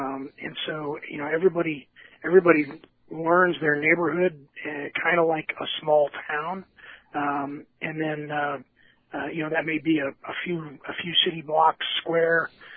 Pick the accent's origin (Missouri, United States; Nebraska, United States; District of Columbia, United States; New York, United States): New York, United States; New York City; So growing up back in the 70s, it was a very different different city back then.